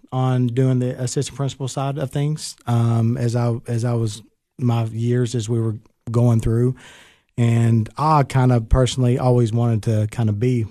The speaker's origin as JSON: {"language": "English", "town": "Lynchburg", "region": "Tennessee", "country": "United States", "said": "I'm from Lynchburg, Tennessee."}